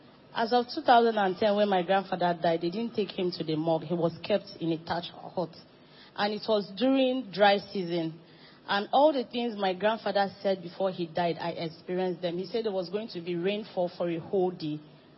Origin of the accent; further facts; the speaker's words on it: Benue, Nigeria; I'm from Gwe West.